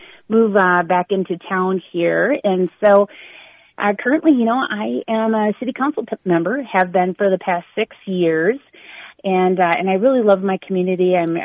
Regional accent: Hastings, Minnesota, United States; You know, I'm originally here from Hastings, born, raised, graduated.

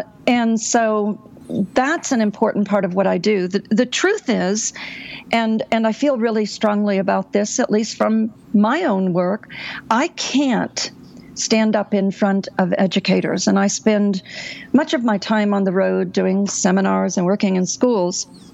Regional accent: Tulsa, Oklahoma, United States; I adopted a school in my hometown of Tulsa, Oklahoma, about 4 years ago.

